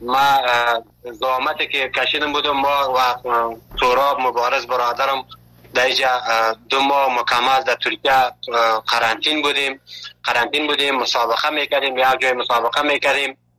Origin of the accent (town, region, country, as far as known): Afghanistan; now in Malatya, Turkey